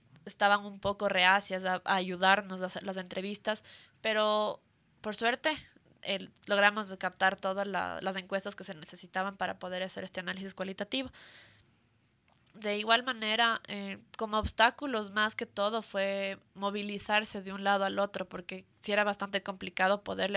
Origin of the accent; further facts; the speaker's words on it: Ecuador; que es lo que nos falta a nosotros como ecuatorianos